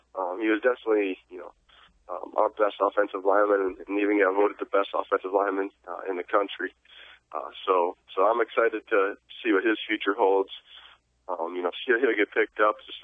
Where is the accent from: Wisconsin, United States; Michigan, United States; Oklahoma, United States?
Wisconsin, United States; You know, I'm from Central Wisconsin, and you know, of course, you know, every I would think every Wisconsin kid growing up was a Packers fan